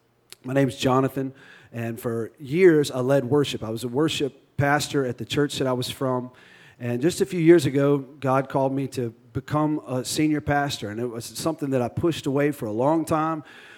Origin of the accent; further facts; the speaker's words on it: Baton Rouge, Louisiana, United States; You know, I was just introduced and they said that when I preach, because I'm from Baton Rouge, our church loves to shout and loves to do that stuff.